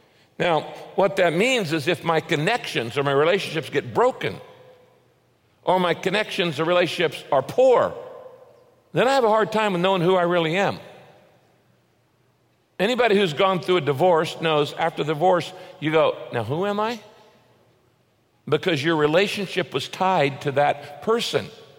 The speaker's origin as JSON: {"language": "English", "country": "United States", "said": "Yes, I am an American, but there's something more important than that."}